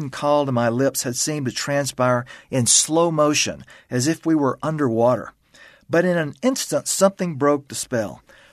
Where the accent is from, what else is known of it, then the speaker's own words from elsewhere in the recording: Louisiana, United States; whatever predators might be around where I was growing up in Louisiana